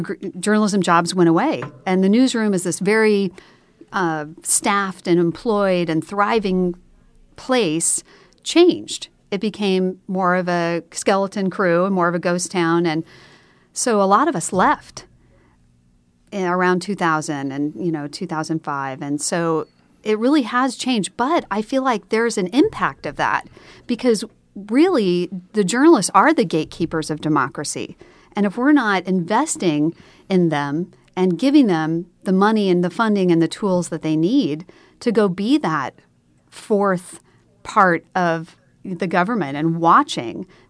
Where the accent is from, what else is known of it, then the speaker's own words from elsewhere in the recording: Midwest, United States; You know, I'm from the Midwest, so this is a Midwestern father here.